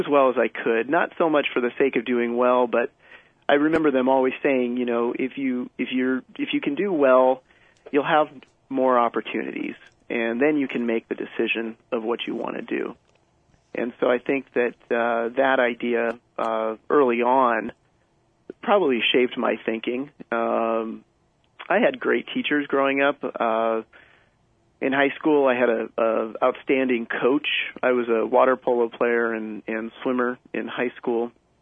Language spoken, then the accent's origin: English; Upland, California, United States; I was born in Upland, California. And I grew up in Upland for the better part of my life at home. When I was 18, I moved to a neighboring town called Claremont, California.